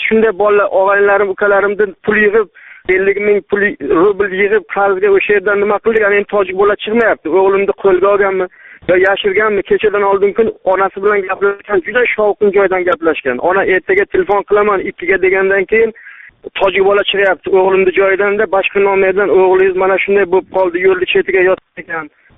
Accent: Fazli, Qashqadaryo Region, Uzbekistan; Men Qashqadaryodan, Kasbi tumanidan, Fazli qishlog'idan

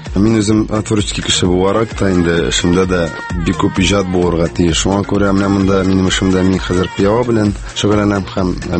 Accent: Tatarstan, Russia; Үземнең Кама тамагына да кайттым да, һәм Зәй районнарында. Җәйләрен инде хамашым авылда булдым.

